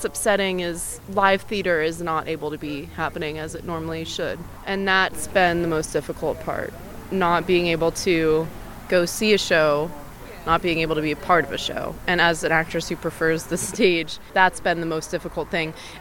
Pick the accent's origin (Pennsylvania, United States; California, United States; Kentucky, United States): Pennsylvania, United States; Bethlehem; I'm 22 years old, and I'm from Bethlehem, Pennsylvania.